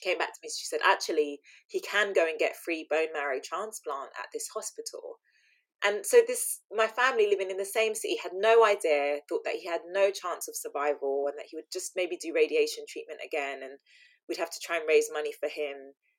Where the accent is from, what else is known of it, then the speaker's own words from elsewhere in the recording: London, United Kingdom; growing up in East London